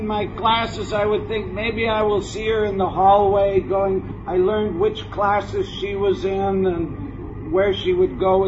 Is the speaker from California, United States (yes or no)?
no; New York, United States; So I'm from New York. It wasn't very impressive, Rio. Not to a New Yorker.